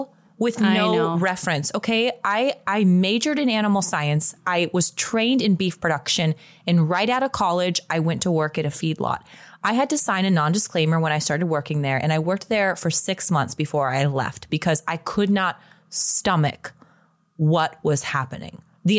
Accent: Chicago, Illinois, United States; I'm from Chicago. I'm going to tell you like it is.

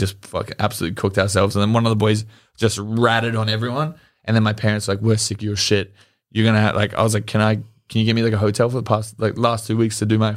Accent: Australia; growing up in Australia, you're on the toilet for like 2 seconds

